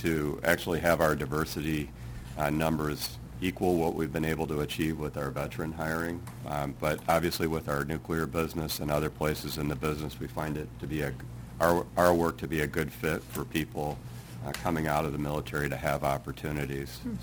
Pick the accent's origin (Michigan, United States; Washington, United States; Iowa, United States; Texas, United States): Iowa, United States; I grew up in Iowa, so it was a trip home for the Iowa State Fair for me